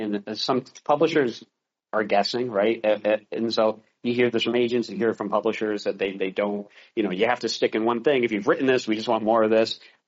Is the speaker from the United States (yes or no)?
yes; Boston, Massachusetts, United States; now in Tampa, United States; No, I'm from Boston.